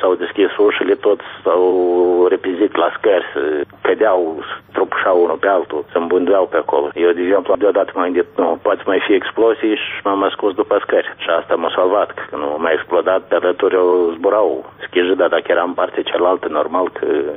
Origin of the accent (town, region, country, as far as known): Moldova; now in Latvia